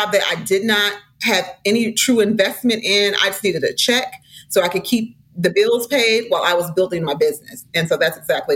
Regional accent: St. Paul, Minnesota, United States; So I'm a child of the 70s, and I was raised in St. Paul, Minnesota, in in the 70s, right? Not a whole lot of diversity.

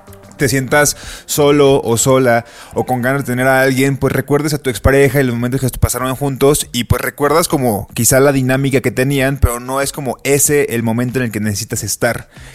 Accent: Colima, Mexico; now in Mexico City, Mexico; Me pasó con los amigos cuando me mudé a la Ciudad de México. Que siempre, como los primeros meses que estaba acá y que no conocía a nadie, decía, ay Dios, es que en serio quiero volver a Colima

